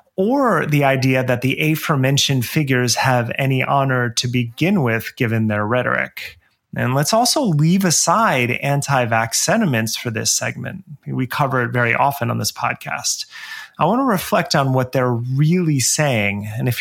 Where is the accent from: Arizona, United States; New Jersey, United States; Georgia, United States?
New Jersey, United States; who's running for Congress close to where I grew up in New Jersey